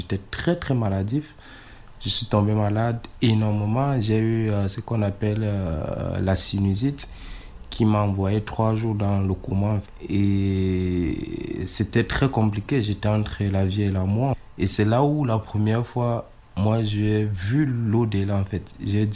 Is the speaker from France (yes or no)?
no; Cameroon; Je suis né au Cameroun, j'ai grandi au Cameroun.